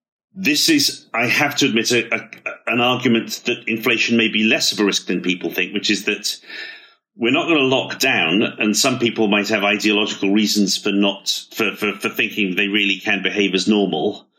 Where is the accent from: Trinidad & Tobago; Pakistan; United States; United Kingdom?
United Kingdom; both from being a British person who still can't go home unless I'm prepared to get very expensive PCR tests